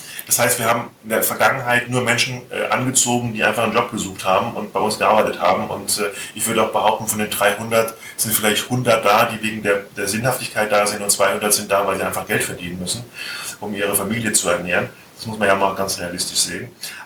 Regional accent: Hesse, Germany; Ich bin Hesse

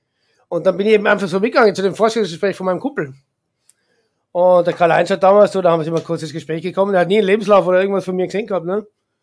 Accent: Austria; Als Österreicher, der Österreicher geht einfach noch gerne ins Wirtshaus

